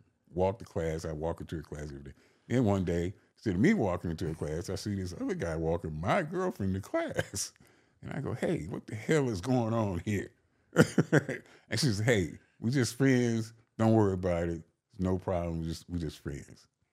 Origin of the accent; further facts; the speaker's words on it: Compton, California, United States; also born or lived in Arkansas; Yes, raised in Compton, born in Arkansas.